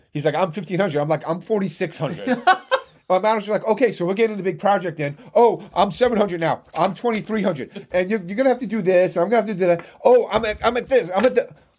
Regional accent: Jersey City, New Jersey, United States; And, you know, I'm born and raised in Jersey City.

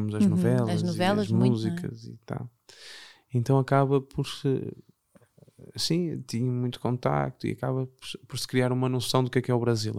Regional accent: Porto, Portugal; born there; Eu nasci cá. Nasceste cá. Nasci no Porto.

